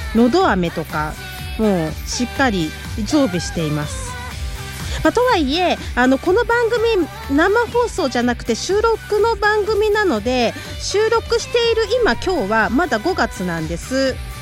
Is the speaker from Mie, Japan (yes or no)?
yes; Suzuka, Mie, Japan; 私三重県鈴鹿市出身なんですけど、